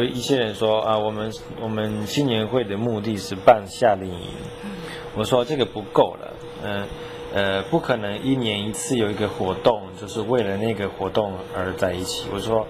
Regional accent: Italy; Chinese is a second language; 我们意大利人很直的。

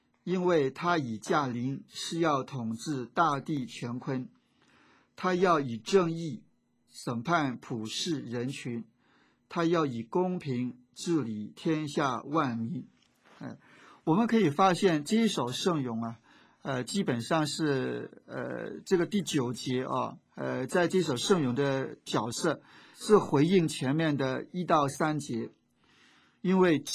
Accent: China; 那这样的一些表达的方式跟我们中国人所提到的山水有情非常的接近。

